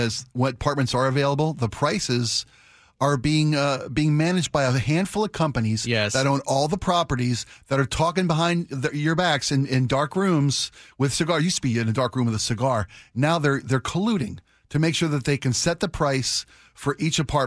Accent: Baltimore, Maryland, United States; My hometown. It's not my hometown anymore.

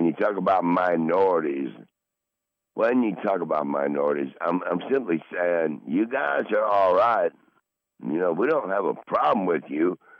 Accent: England, United Kingdom; I'm from England. … We're from England. Okay, fine. On my other side … German. So English and Germany.

